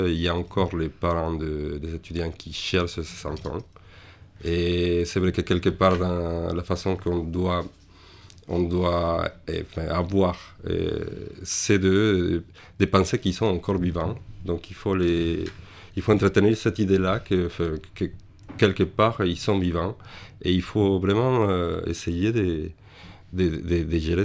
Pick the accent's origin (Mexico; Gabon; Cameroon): Mexico; moved away as an adult; now in France; je suis né au Mexique, je suis resté les premiers 20 ans de ma vie au Mexique.